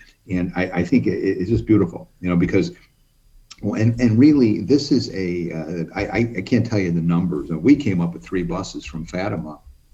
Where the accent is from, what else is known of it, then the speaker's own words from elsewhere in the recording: Chicago, Illinois, United States; I'm like you, I'm from Chicago.